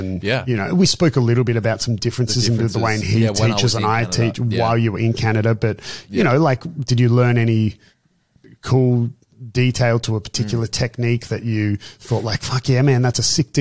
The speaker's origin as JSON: {"language": "English", "town": "Byron Bay", "region": "New South Wales", "country": "Australia", "tie": "born or raised there", "said": "And I grew up in Byron Bay, which Australian people will know"}